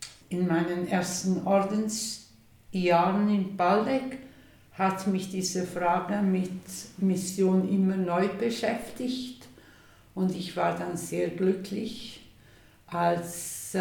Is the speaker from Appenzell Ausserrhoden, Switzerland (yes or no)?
no; Samnaun, Graubünden, Switzerland; now in Papua New Guinea; Ich liebe meine Heimat, das Samnauntal.